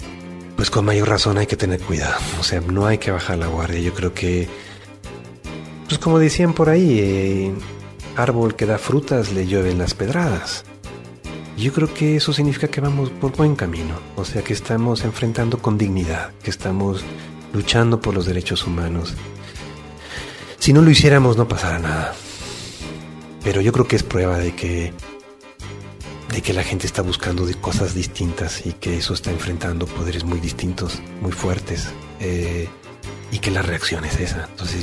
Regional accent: Mexico; me lo dice en México, en mi país y en otros países

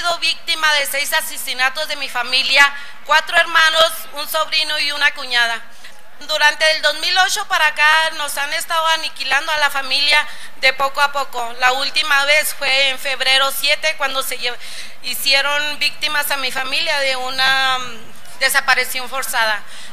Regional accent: Ciudad Juárez, Chihuahua, Mexico; Vengo desde Ciudad Juárez

